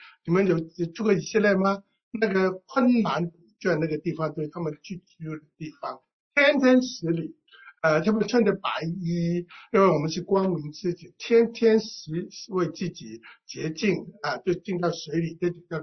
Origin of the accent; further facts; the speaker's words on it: Hong Kong; Chinese is a second language; 我们香港人国语讲的不好。